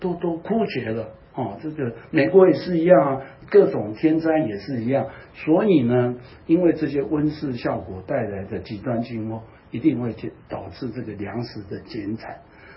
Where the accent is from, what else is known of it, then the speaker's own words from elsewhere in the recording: Taipei, Taiwan; 我虽然我在台湾长大，可是我基本上就住在台北，台北以外的地方我通通都不知道